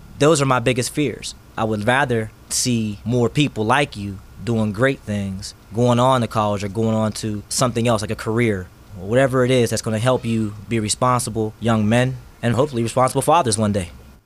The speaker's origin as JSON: {"language": "English", "town": "Plum Borough", "region": "Pennsylvania", "country": "United States", "said": "Originally, I'm from Plumborough, way out there in Holiday Park and Monroeville area."}